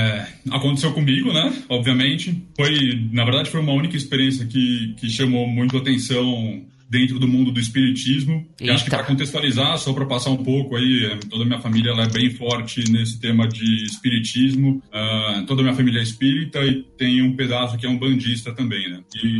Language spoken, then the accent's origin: Portuguese; São Paulo, Brazil; Cara, caravana de São Paulo, nascido e crescido em São Paulo.